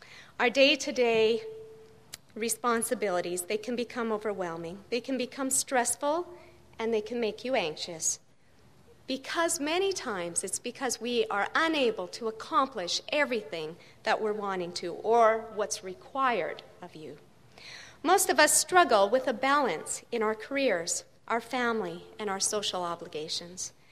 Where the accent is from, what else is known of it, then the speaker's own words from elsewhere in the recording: Calgary, Alberta, Canada; I was born and raised in Calgary, a big city, and through the years I saw it grow and grow